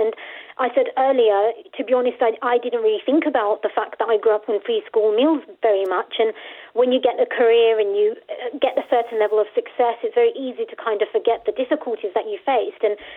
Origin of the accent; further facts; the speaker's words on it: Tower Hamlets, London, United Kingdom; so I grew up in Tower Hamlets, which is one of the UK's worst areas for child poverty. It's a borough in London, for those who aren't familiar.